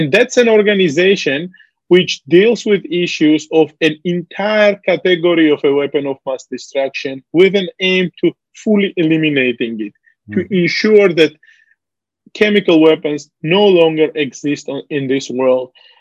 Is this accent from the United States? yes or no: no; Georgia; the breakup of the Soviet Union, where I was born and growing up in Georgia.